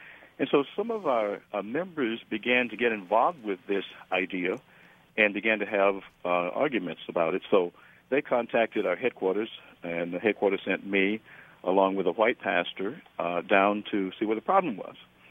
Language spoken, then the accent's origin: English; Alabama, United States; now in New York City, United States; In New York City, it's a pretty tough town, as you can imagine, and I was from Alabama, and I was finding my way